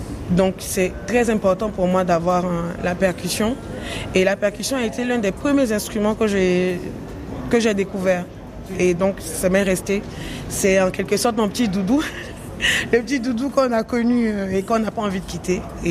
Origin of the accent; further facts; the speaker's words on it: Bouaké, Vallée du Bandama, Côte d’Ivoire; Je suis de Boaké, précisément de Diabo par mon père et de Botro par ma mère, voilà. Donc une baoulé pure sang.